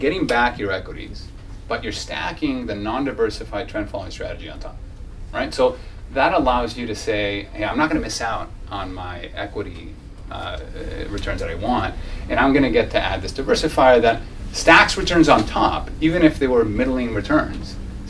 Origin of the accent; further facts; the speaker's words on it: Peru; now in Canada; I emigrated from Peru after my family lost all their money after a 7,200% inflationary thrust that lasted 6 months. And then I got to Canada